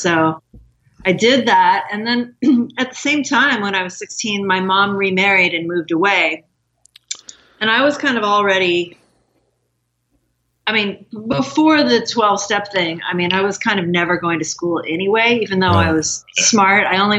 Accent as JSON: {"language": "English", "town": "San Francisco", "region": "California", "country": "United States", "tie": "born there", "said": "I was born in the Haight-Ashbury and, so I was kind of always around, music and drugs and partying and political stuff and unconventional this and that. Multiracial, multisexual orientation, multi everything."}